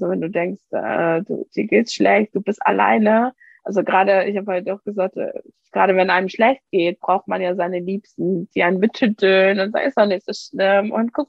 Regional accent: Iran; now in Germany; ich komme ja aus dem Iran und ich habe ja auch die doppelte Staatsbürgerschaft. Und ich sage, ich bin so froh, hier in Deutschland zu sein und hier in Deutschland zu leben.

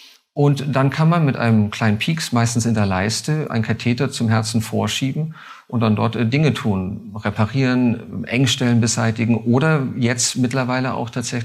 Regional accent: Würzburg, Bavaria, Germany; now in Mainz, Germany; Ich bin ein gebürtiger Würzburger, da gibt es viele Parallelen.

